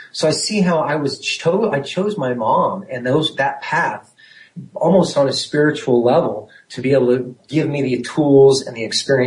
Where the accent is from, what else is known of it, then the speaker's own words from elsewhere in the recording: Alaska, United States; I was born and raised in Alaska and went fishing with my dad, 9 years old.